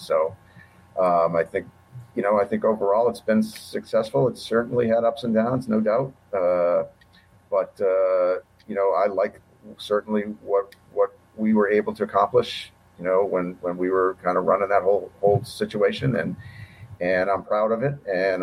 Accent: Boston, Massachusetts, United States; I grew up in Boston

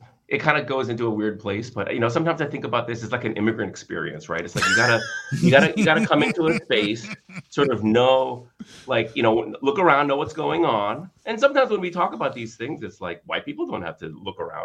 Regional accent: McLean, Virginia, United States; I grew up in McLean.

